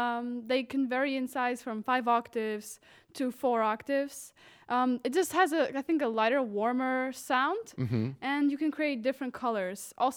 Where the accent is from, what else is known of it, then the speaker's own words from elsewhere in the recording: Białystok, Podlaskie Voivodeship, Poland; English is a second language; the website of Jagiellonia, which is Białystok, my hometown, it's soccer team